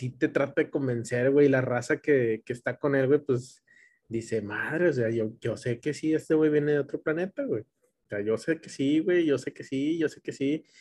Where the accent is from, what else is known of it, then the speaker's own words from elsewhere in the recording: Mexico; Pero bueno, como mexicanos albureamos todo el pedo.